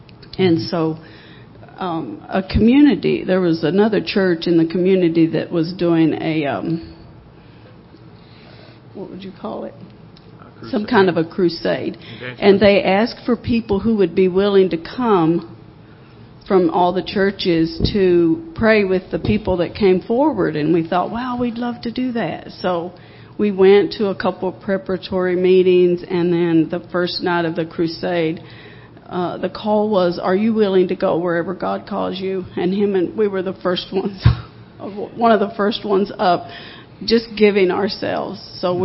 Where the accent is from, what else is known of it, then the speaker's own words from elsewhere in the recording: Kentucky, United States; I grew up in Kentucky. My parents moved from his community, actually, to Kentucky before I was born. So I grew up on Turner's Creek.